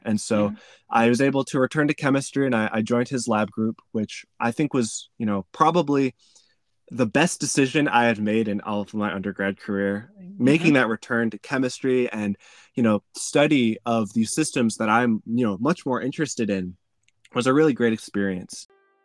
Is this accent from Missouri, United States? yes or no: yes; Missouri, United States; So I'm from Missouri, and this program allowed me to attend WashU actually for free.